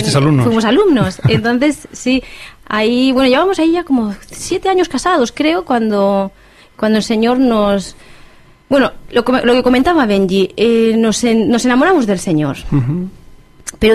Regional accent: Terrassa, Catalonia, Spain; Y bueno, soy de Tarrasa, soy natural de Tarrasa, nací hace unos añitos.

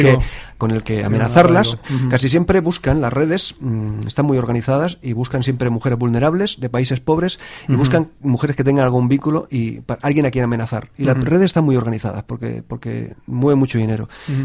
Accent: Barcelona, Catalonia, Spain; nosotros que somos de Barcelona

